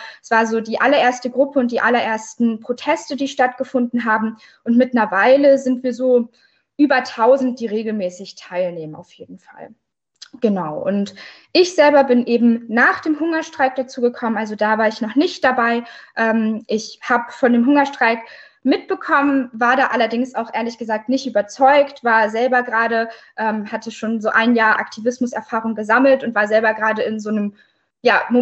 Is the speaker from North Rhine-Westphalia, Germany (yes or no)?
no; Dresden, Saxony, Germany; ich komme aus Dresden, bin 23